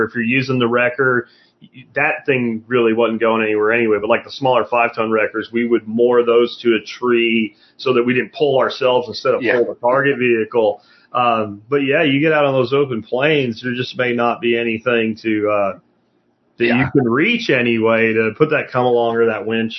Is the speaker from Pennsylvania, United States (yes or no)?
yes; Pennsylvania, United States; Where I grew up in Pennsylvania was a lot like that. It's like the edge of Appalachia, but it's still Appalachian.